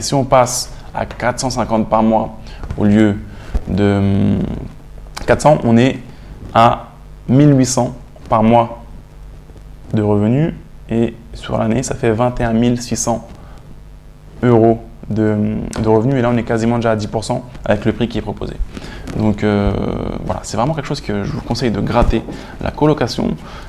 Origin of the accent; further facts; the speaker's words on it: Cergy-Pontoise, Île-de-France, France; J'ai grandi à Cergy-Pontoise.